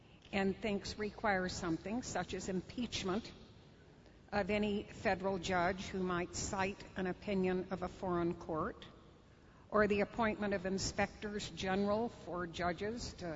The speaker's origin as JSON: {"language": "English", "region": "Arizona", "country": "United States", "said": "I come from Arizona, and Arizona was a state that believed very strongly in populism"}